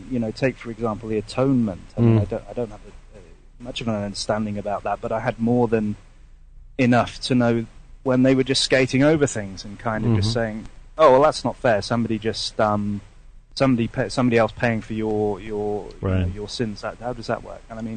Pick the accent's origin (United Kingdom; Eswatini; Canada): United Kingdom; now in Estonia; I'm a Brit living here basically.